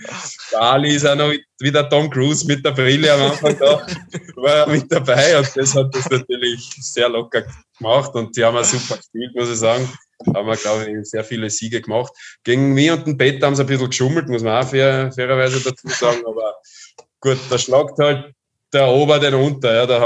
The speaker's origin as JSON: {"language": "German", "country": "North Macedonia", "said": "dann habe ich noch einen sehr speziellen persönlichen Bezug als Mazedonier nach Tirol"}